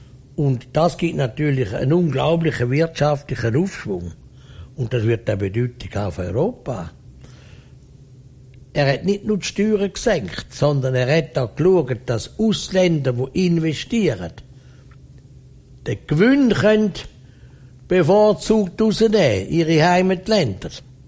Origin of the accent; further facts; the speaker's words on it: Switzerland; Das muss ich ja als Schweizer einsetzen.